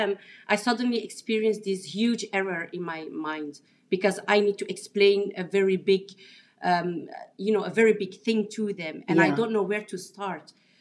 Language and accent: English; Belgium; English is a second language; But I come from Belgium and I have to understand...